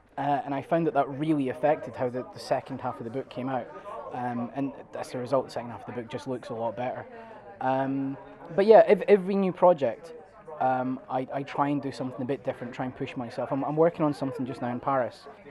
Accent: Scotland, United Kingdom; Culturally, I led quite a sheltered existence growing up in Scotland

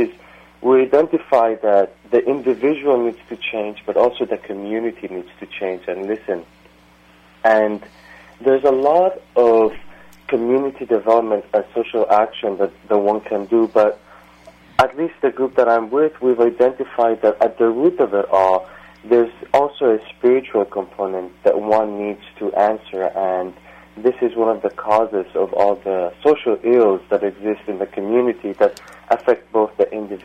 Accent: California, United States; I'm from the East Bay

